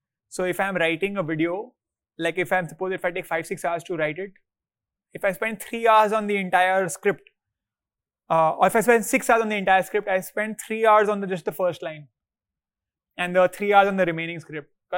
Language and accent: English; Kolkata, West Bengal, India; I'm from Calcutta, so like puchkas.